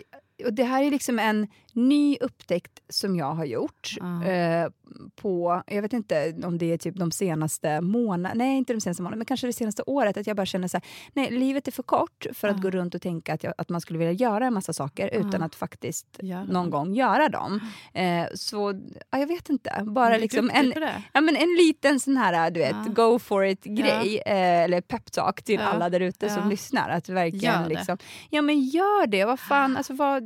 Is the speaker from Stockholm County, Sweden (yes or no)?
yes; Alby, Stockholm County, Sweden; jag är ju uppvuxen i Alby som är en jätteliten förort. En jätteliten förort ska jag inte säga, men det är en förort i norra Botkyrka.